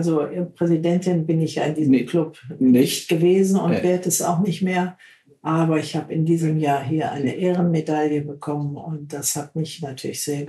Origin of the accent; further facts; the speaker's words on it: Krefeld, North Rhine-Westphalia, Germany; Ich komme ja aus Krefeld im Rheinland.